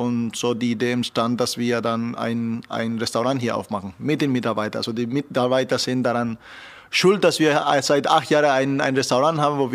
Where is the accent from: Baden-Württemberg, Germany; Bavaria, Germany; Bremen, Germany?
Bremen, Germany; Als Bremer